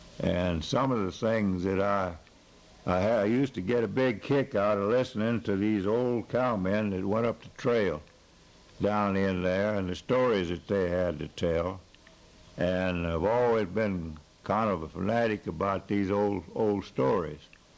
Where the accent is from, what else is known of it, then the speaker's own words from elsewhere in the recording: Knobnostra, Missouri, United States; born there; And I was born in Knobnostra, Missouri, the ninth day of June, 1891.